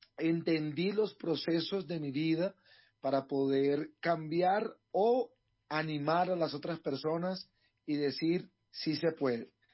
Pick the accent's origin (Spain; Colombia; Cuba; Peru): Colombia; Barranquilla, Atlántico; lo vamos a celebrar aquí, como buen barranquillero que soy